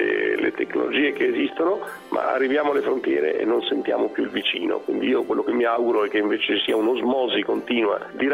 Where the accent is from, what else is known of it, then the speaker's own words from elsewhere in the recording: Bologna, Emilia-Romagna, Italy; io sono originario di Bologna e quindi facciamo i tortellini in brodo